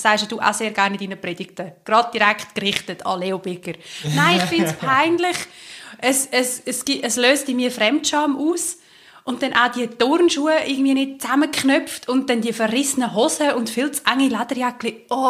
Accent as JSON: {"language": "German", "country": "Switzerland", "said": "bei uns in der Schweiz"}